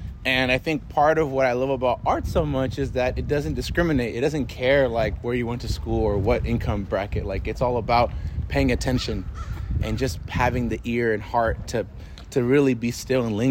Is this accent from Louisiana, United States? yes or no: no; East Palo Alto, California, United States; So I'm from East Palo Alto, so it's County San Mateo as well, but on the southernmost point, the other extreme in the county. I'm the son of Mexican immigrants.